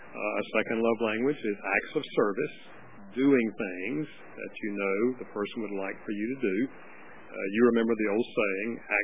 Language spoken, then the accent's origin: English; the South, United States; accent: southern; With my southern accent and all.